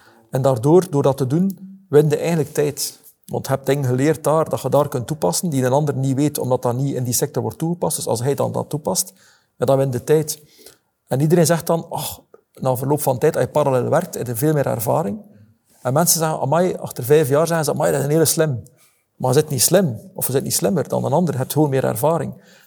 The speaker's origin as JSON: {"language": "Dutch", "region": "Flemish Region", "country": "Belgium", "said": "En wij zijn daar heel slecht in, als Vlaming."}